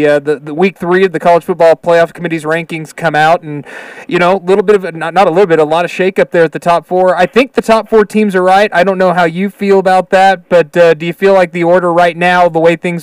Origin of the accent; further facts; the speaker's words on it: Oklahoma, United States; I'm with you there. I grew up in Oklahoma